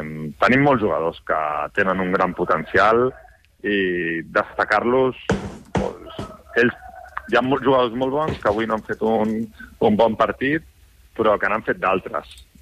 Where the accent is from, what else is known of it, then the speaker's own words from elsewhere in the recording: Badalona, Catalonia, Spain; Jo soc de Badalona de tota la vida.